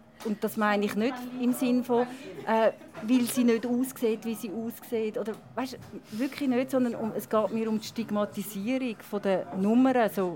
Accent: Switzerland; Ich bin ja auch ein Cink, also ich bin aufgewachsen im Dorf als der einzige Italiener.

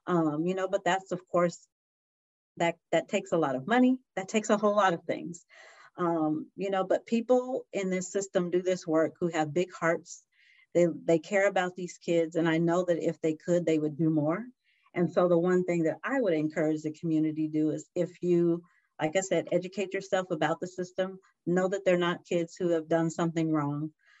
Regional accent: San Diego, California, United States; Sabrina is a native San Diegan, which I'm really proud of. I was born and raised in San Diego

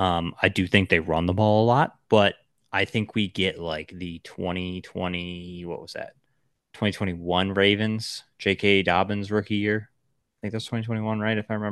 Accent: Buffalo, New York, United States; Obviously, I'm from Buffalo. I'm a Bills fan through and through.

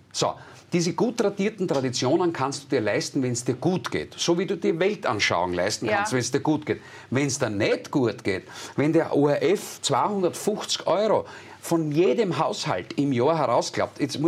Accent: Styria, Austria; Ich meine, bei uns in der Steiermark wahrscheinlich 30

